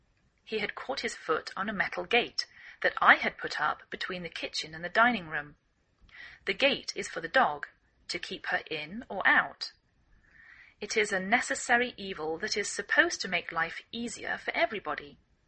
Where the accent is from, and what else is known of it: England, United Kingdom; now in United States